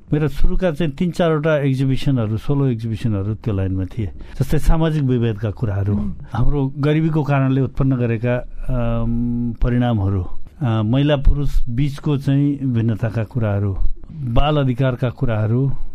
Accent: Baglung, Gandaki Province, Nepal; म बागलुङको मान्छे हुँ

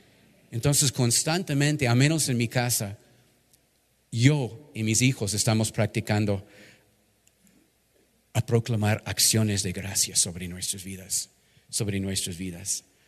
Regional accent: United States; marco 400 años, aniversario de esta celebración del Día de Gracias en mi país. Y este fue celebrado la primera vez en Massachusetts, en la ciudad de Plymouth, en 1621.

